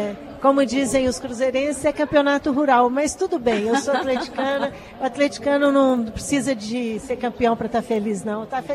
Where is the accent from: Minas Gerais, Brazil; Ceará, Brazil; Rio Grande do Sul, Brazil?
Minas Gerais, Brazil; lá é a minha terra, lá é a terra da minha família.